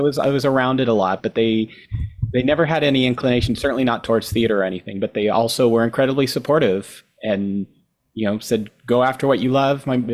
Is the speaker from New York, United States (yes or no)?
no; Los Gatos, California, United States; now in San Jose, United States; I grew up in Los Gatos, and my family is all pretty much still there. I'm in San Jose now.